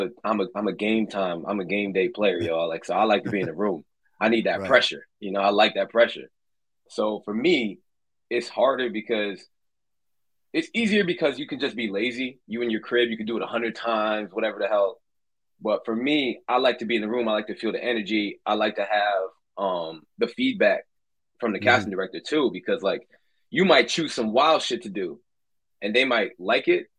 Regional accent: Brooklyn, New York, United States; moved away as an adult; I'm from Brooklyn, New York. My parents are Trinidadian.

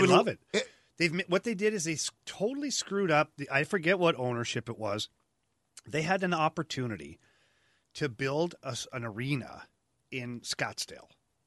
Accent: Ottawa, Ontario, Canada; But either way, go back to Ottawa, my hometown.

